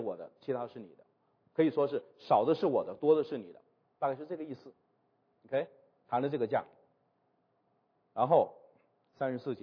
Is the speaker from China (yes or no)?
yes; China; 我们中国人经常流行叫做人的尽头神的开头啊